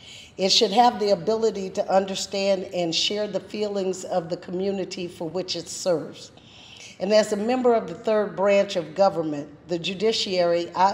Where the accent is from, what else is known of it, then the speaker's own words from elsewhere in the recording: Welch, West Virginia, United States; But before that, I grew up in West Virginia in a small town called Welch.